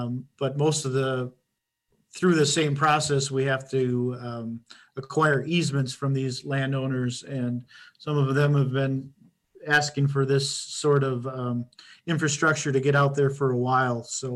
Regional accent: Wisconsin, United States; I grew up in Wisconsin, but I moved back to Wisconsin and for this position in 2017.

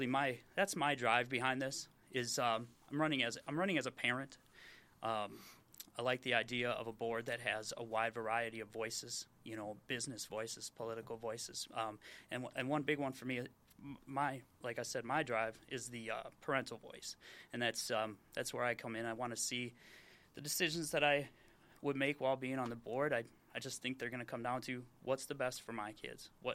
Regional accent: Racine, Wisconsin, United States; I'm from Racine. I was born in Racine. I attended public schools my entire life in Racine

